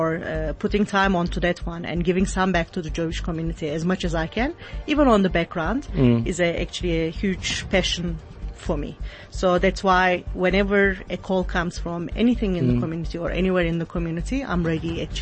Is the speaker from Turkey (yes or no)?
yes; Istanbul, Turkey; English is a second language; moved away as an adult; now in South Africa; Unfortunately, I came to South Africa when I was already an adult, so I never managed to get rid of my accent. But I was born and raised in Istanbul in a small Sephardic community.